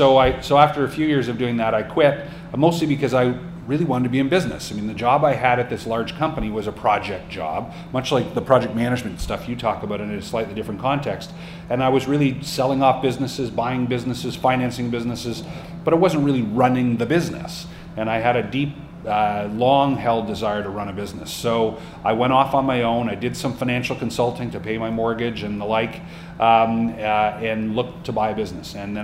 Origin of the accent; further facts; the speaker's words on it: Montreal, Quebec, Canada; I was living in Toronto. I grew up in Montreal